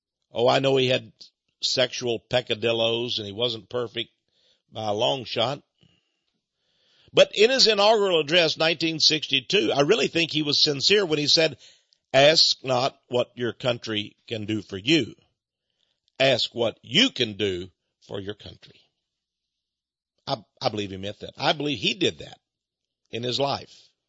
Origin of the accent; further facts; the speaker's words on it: Texas, United States; What a greedy dude that guy was. I'm a Texan, but he was bad, bad.